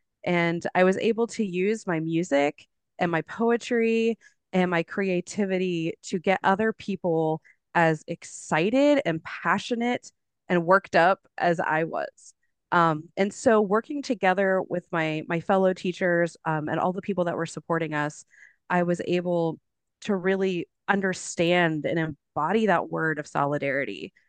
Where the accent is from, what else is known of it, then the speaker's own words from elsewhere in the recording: West Virginia, United States; born there; and I live in Morgantown, West Virginia. And I was born in West Virginia, and I'm Appalachian through and through.